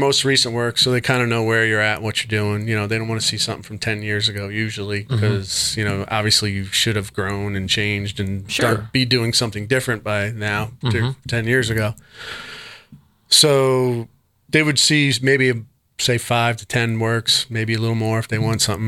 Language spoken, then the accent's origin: English; New York, United States; Yeah, I had some in my hometown in New York. I think I've had about three up there.